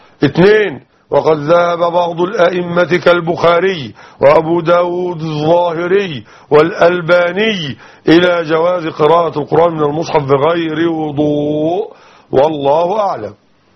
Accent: Nile Delta, Egypt; عندنا نحن معاشر المسلمين من أهل الدلتا

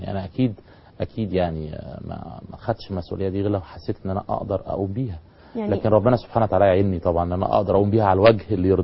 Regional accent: Egypt; ما كانش فيه عندنا في مصر

